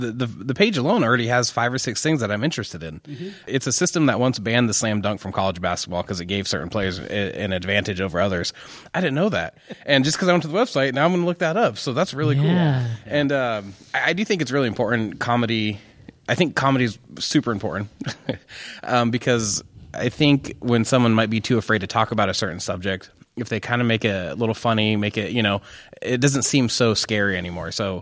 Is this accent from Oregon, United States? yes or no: yes; Oregon, United States; I'm from Oregon. So this is like the main one in Portland.